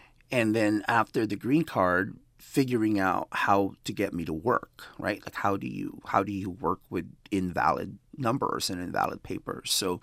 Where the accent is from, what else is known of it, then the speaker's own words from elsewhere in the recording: Philippines; now in United States; growing up in the Philippines, I didn't know what Mexican was